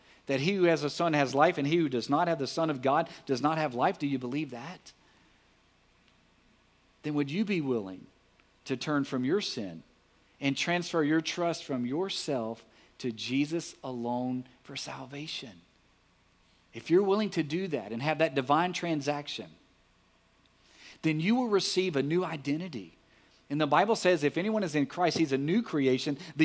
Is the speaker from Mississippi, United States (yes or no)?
no; Alexandria, Louisiana, United States; I remember growing up in Alexandria, Louisiana.